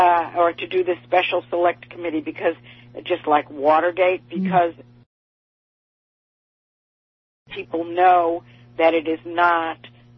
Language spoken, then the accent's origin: English; Cleveland, Ohio, United States; And you guys are going to be, well, you know, I'm from Cleveland.